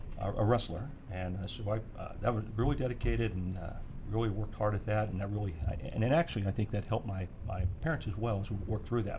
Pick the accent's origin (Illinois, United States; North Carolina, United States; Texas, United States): North Carolina, United States; Shelby; I grew up in North Carolina, Shelby, North Carolina, foothills of the Appalachian Mountains, and then later in Chapel Hill, North Carolina.